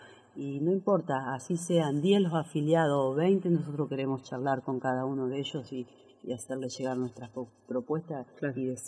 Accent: Chacabuco, Buenos Aires Province, Argentina; yo soy de Chacabuco, mucha gente me conoce, pero mucha gente no

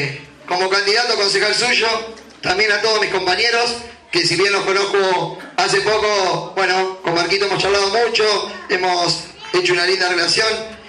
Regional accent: Rawson, Chubut, Argentina; La verdad, la mayoría me conoce. Soy acá de Rawson.

